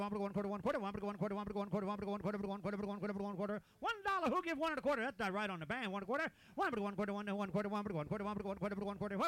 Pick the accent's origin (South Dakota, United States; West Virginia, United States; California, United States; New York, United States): West Virginia, United States; Shepherdstown; from Martinsburg, Shepherdstown, West Virginia, Shepherdstown and Martinsburg.